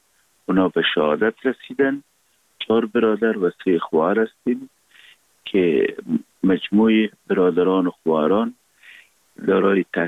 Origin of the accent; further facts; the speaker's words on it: Kabul, Afghanistan; born there; در 100 سال اخیر تقریبا دمی حدود پدر کلان و پدر فقیدم در کابل زندگی کردن و من متولد کابل هستم. در فامیل روشنفکر و منور و کارمند دولتی به دنیا آمدیم.